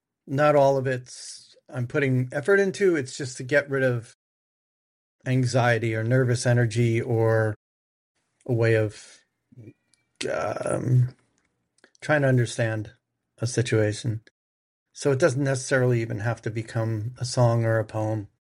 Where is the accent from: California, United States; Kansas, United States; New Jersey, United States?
New Jersey, United States; Cedar Grove; I did grow up in Cedar Grove, there in Cedar Grove.